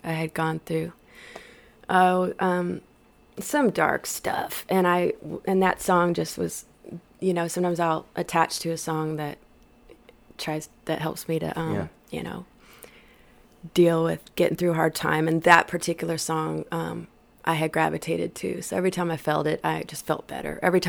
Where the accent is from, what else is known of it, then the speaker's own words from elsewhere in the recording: St. Louis, Missouri, United States; So I'm from St. Louis, but I started playing music out in Fort Worth and Dallas in my 20s.